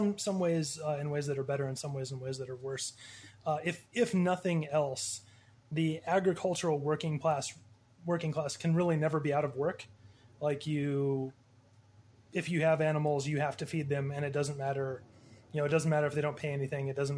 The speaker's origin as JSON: {"language": "English", "region": "Montana", "country": "United States", "tie": "born or raised there", "said": "And where I grew up in Montana, very heavily white working class, with the exception of the Native American cultures here and there."}